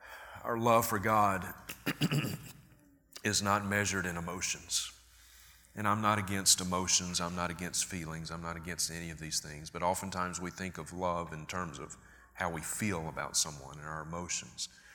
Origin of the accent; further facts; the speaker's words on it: Mississippi, United States; And I grew up in Mississippi. I'm from the Deep South. And I grew up in, it's the buckle of the Bible Belt, if you will.